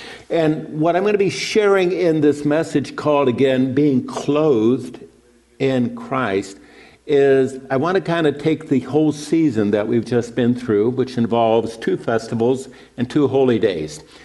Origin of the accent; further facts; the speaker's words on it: Pasadena, California, United States; that's the story of growing up in Pasadena and working and serving in Pasadena for many years.